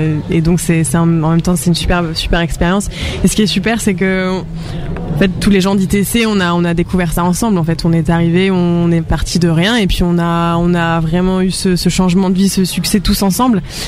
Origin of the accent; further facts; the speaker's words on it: Provence-Alpes-Côte d'Azur, France; Moi, personnellement, c'est vrai que je viens d'un petit village de Provence, voilà, tout tranquille.